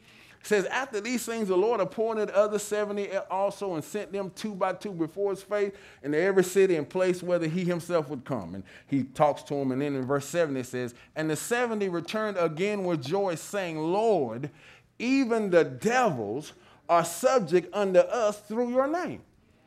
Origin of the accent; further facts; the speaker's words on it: the South, United States; I'm from the South, so I understand how this works.